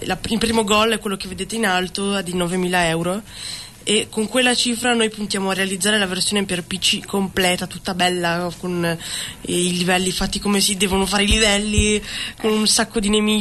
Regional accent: Mantua, Lombardy, Italy; Di Mantova sono solo io.

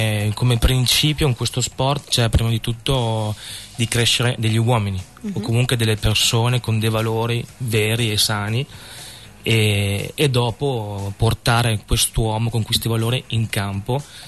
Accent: Parma, Emilia-Romagna, Italy; born there; io sono nato a Parma, ma dentro di me corre sangue al 100% terrone. Terronissimo.

